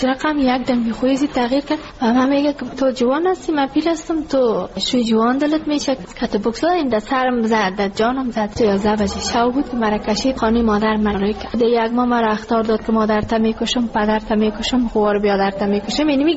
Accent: Ghazni, Afghanistan; now in Kabul, Afghanistan; ما کابل آمده از غزنی هستیم.

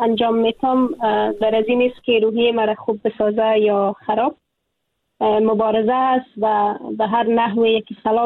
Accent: Afghanistan; moved away as an adult; اگر امروز از افغانستانم بیرون شدم در تبعید به سر میبرم

